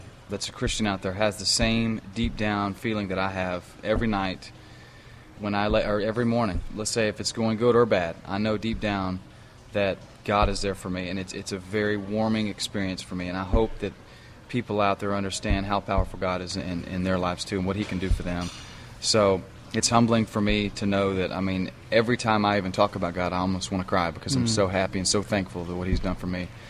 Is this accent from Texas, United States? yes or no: yes; Beaumont, Texas, United States; I went to a few functions in the Houston area, Beaumont area, where I grew up in Texas